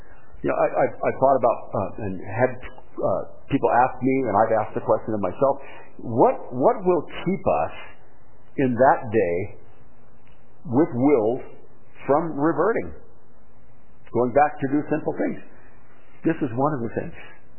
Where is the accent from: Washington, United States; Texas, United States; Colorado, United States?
Washington, United States; Now, I grew up in the Yakima Valley. It used to be called the fruit bowl of the nation.